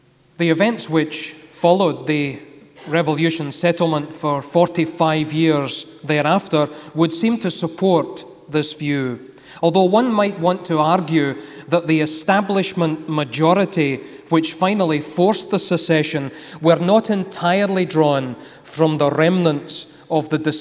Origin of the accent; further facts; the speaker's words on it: Glasgow, Scotland, United Kingdom; It's always, as a Glaswegian, a thought to come to Edinburgh. However, coming as I do from the city of culture and city of architecture and design